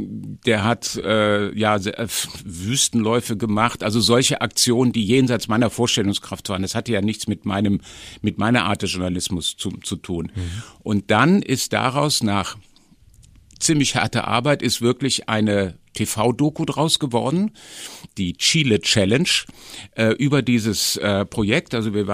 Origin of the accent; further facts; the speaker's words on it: Rhineland, Germany; Also ich bin Rheinländer mit Leib und Seele, aber eben auch durchaus viel unterwegs.